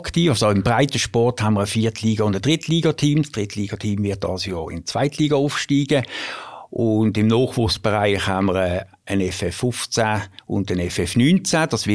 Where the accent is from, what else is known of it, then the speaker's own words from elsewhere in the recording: Basel, Basel-Stadt, Switzerland; Ich bin in Basel geboren. Im Neubad, so der klassische Aussenquartier-Junge. Genau, ich bin dort zur Schule.